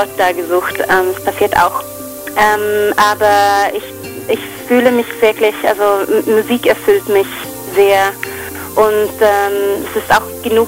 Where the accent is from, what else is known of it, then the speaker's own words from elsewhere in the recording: Sweden; German is a second language; also born or lived in London; Aus Schweden.